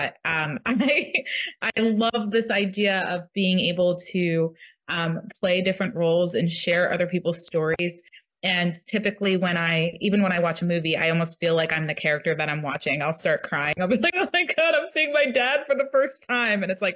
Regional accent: New Jersey, United States; and I'm from New Jersey, so New York was just a train ride away.

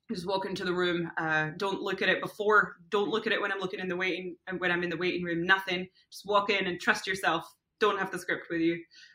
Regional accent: Scotland, United Kingdom; I'm Scottish.

